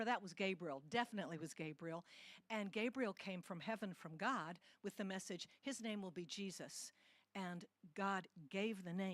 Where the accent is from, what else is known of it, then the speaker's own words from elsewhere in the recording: Singapore; You know that I grew up in Singapore.